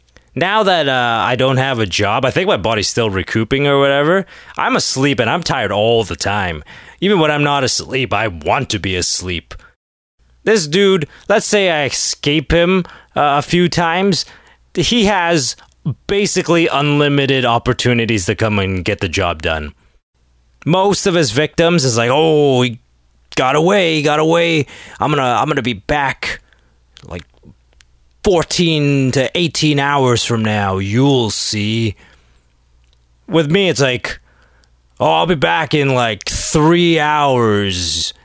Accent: Canada; now in Australia; I'm just going to suck this up and carry on my day and not come home to Canada after the fire.

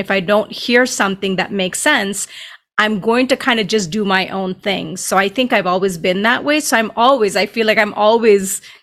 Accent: India; You know, I'm from India, and I didn't always resonate with stuff.

